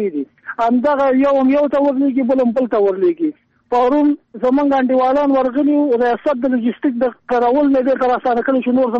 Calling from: Kunar, Afghanistan; ما د کونړ نه ټلیفون کړي ده

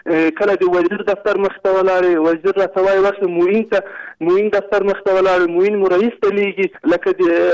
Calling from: Kabul, Afghanistan; د مرکز کابل نن تاسو سره تماس کړم.

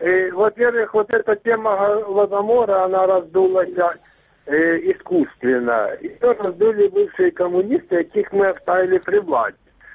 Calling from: Luhansk Oblast, Ukraine; из Луганской области.

